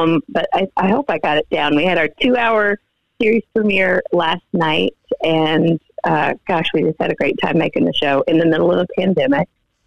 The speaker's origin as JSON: {"language": "English", "region": "Arkansas", "country": "United States", "said": "You're in Oklahoma? I'm from Arkansas originally."}